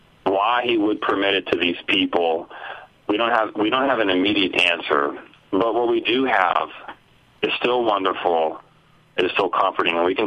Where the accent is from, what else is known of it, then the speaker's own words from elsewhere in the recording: Texas, United States; somewhat to the destruction of Hurricane Harvey, which is you know, close to my heart because it was in my hometown.